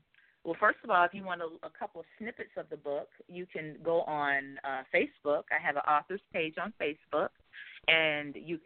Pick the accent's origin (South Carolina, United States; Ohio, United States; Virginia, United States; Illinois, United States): Illinois, United States; Chicago; I'm from Chicago, born and raised in the Chi